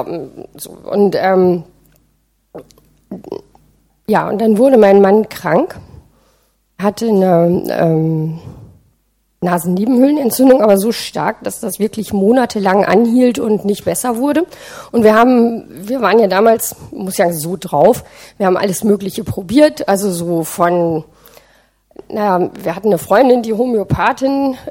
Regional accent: Hamburg, Germany; wir kommen aus Hamburg

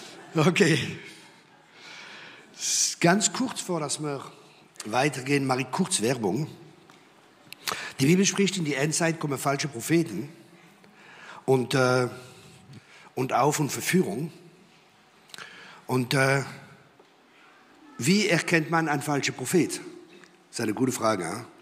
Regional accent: Strasbourg, Grand Est, France; German is a second language; now in Germany; komme aus dem Elsass, aus dem verheißenen Land. Das Land, wo Bier und Sauerkraut fließt. Und ich komme aus der Stadt von Straßburg, von wo die schönen Männer kommen.

